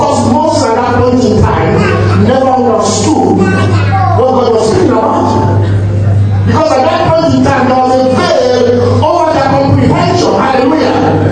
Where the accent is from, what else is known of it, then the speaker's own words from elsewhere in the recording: United Kingdom; Because I'm very British. I'm not a gentleman.